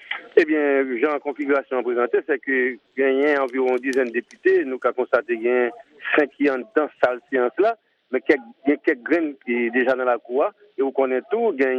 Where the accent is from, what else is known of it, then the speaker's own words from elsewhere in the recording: Haiti; ou même en tant qu'haïtien en tant que journaliste